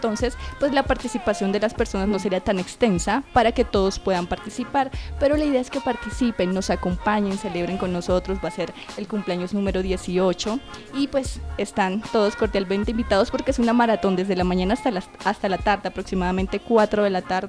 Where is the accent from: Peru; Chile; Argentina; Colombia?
Colombia; Mompox, Bolívar; born there; Yo nací en Mompox, Bolívar.